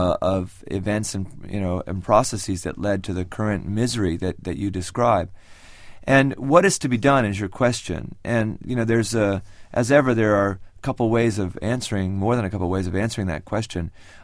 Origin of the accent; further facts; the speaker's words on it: United States; now in Haiti; And although I live in Haiti and have for many years, I am an American